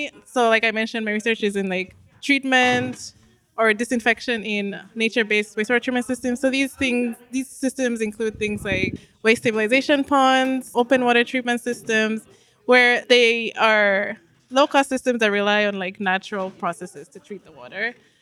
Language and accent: English; Zambia; So yeah, so I'm originally from Zambia.